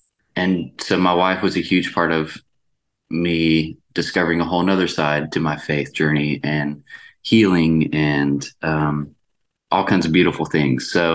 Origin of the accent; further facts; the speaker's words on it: Memphis, Tennessee, United States; But I met the band at my hometown in Memphis.